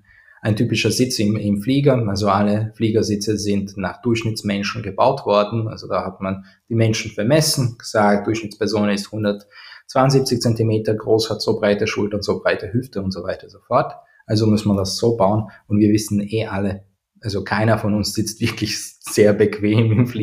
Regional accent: Croatia; ich komme aus Kroatien, also wenn du direkt am Meer wohnst, dann hast du Salz und Luftfeuchtigkeit und den Wind

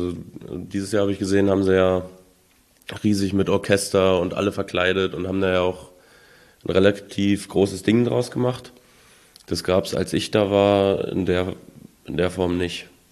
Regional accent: Kyritz, Brandenburg, Germany; Also ich komme aus Küritz, also genau aus Gantico, das ist so ein ganz kleines Dorf, so ein Ortsteil von Küritz.

